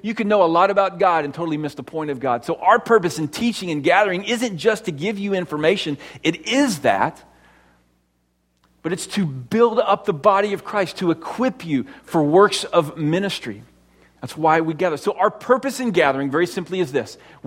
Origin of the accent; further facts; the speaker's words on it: United States; I should have that right as an American.